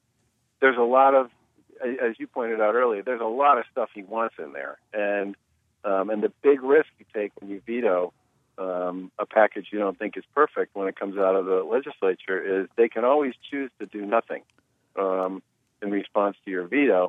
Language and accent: English; Massachusetts, United States; Well, I'm obviously from Massachusetts, and I know Gabe, and I think he's a good guy